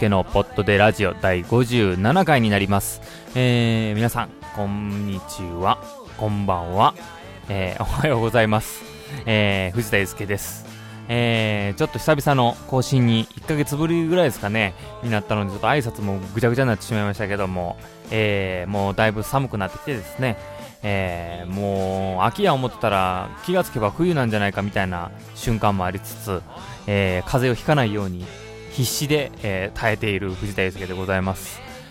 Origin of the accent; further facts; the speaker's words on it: Gojō, Nara, Japan; 私の地元かっこ奈良の五条っていうのかな、五条ってとこなんですが、全国でも有数の柿の産地でして